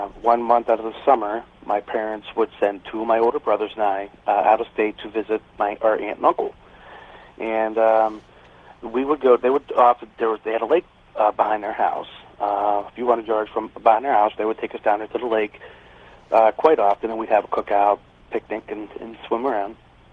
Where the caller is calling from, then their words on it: Youngstown, Ohio, United States; I'm calling from Youngstown, Ohio.